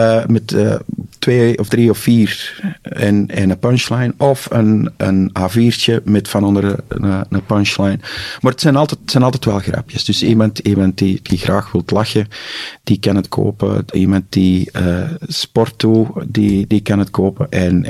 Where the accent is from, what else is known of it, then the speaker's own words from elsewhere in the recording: Flanders, Belgium; accent: Antwerp; dat toch ook grotendeels door mijn Antwerps accent en mijn zwaar stem